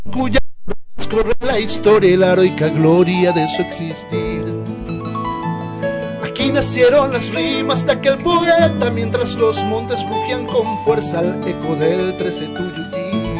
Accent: Paraguay; nosotros como paraguayos tenemos que dar ese reconocimiento a las mujeres

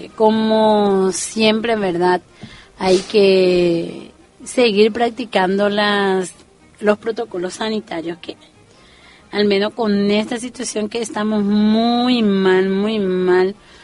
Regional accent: Paraguay; otras leyendas que tenemos nosotros como paraguayos

